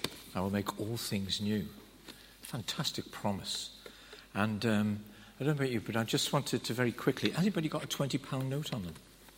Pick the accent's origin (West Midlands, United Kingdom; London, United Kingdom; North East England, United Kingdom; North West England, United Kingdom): North West England, United Kingdom; Liverpool; I know I'm from Liverpool